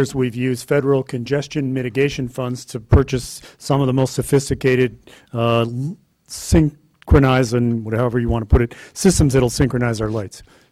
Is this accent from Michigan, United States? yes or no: yes; Ann Arbor, Michigan, United States; a time I grew up in Ann Arbor, and all the kids used to walk, and I walked too.